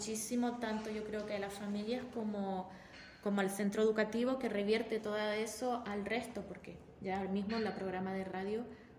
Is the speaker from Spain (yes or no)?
yes; Canary Islands, Spain; nosotros tenemos como cultura canaria curiosidad por ese exterior